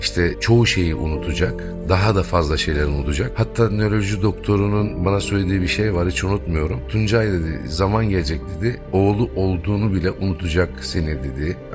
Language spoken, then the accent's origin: Turkish; Istanbul, Turkey; Ben o zaman Ortaköy'de oturuyordum. Annem Merter'de. Doğduğum, büyüdüğüm yer, ev Merter.